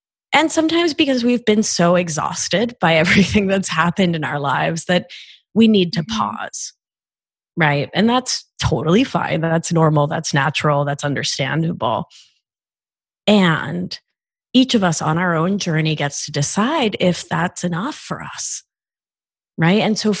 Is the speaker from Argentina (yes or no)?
yes; Argentina; I'm just lucky that I'm from Argentina, that my immigrant parents spoke to me in Spanish.